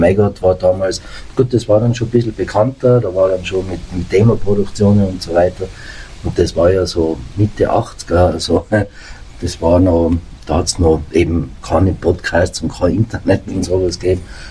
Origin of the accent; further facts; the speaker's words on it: Innsbruck, Tyrol, Austria; aber so mit 5, 6 Jahren war dann Innsbruck bei mir und bin dann in Innsbruck einfach schulgegangen, aufgewachsen. Also man fühlt sich schon als Tiroler, aber man hat die steirischen Wurzeln, auf die ich auch stolz bin.